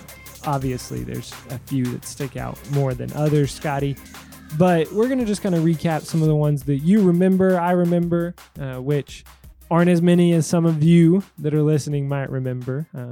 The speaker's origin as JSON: {"language": "English", "town": "Little Rock", "region": "Arkansas", "country": "United States", "said": "I was from Little Rock, and one of my friends from high school was just like"}